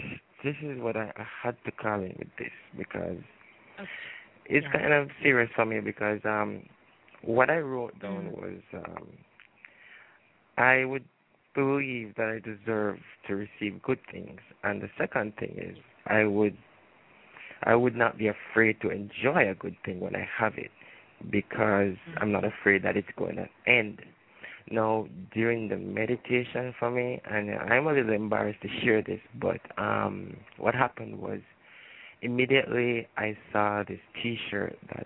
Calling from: Jamaica; I'm calling from Jamaica.

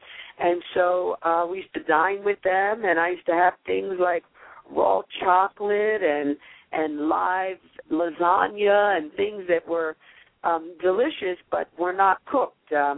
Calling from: New York City, New York, United States; From Harlem, New York City.

